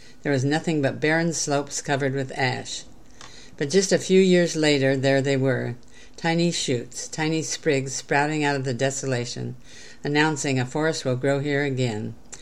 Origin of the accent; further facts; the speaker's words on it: Pacific Northwest, United States; I grew up in the Northwest, where we have some of the world's most beautiful trees.